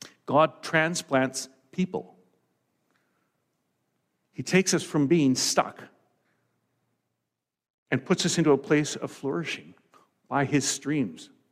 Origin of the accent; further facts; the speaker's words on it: Lloydminster, Saskatchewan, Canada; When I grew up in Lloydminster on the Saskatchewan side of the border, and there was a place called Weaver Slough.